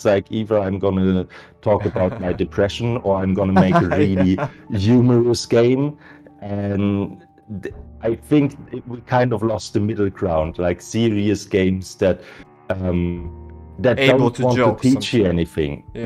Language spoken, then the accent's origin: English; Leipzig, Saxony, Germany; I decided to write a book, like a historic crime fiction set in Leipzig, like in my hometown.